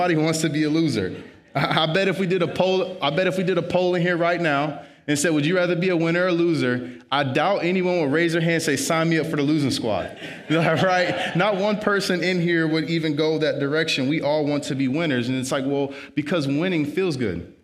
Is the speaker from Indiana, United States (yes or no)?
yes; South Bend, Indiana, United States; So I grew up in South Bend, Indiana. And when I grew up there, I ended up going to Bowling Green, Ohio.